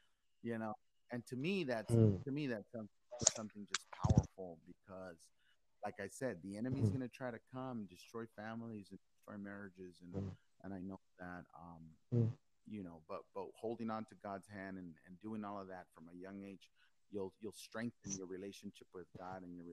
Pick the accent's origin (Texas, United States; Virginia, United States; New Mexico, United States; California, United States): Texas, United States; moved away as an adult; I grew up in South Texas, in the state of Texas, and my life was just completely different. And we moved up here about 6 years ago